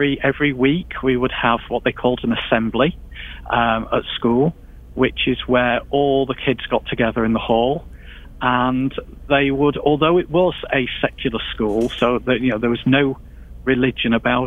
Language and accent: English; England, United Kingdom; I was born in 1967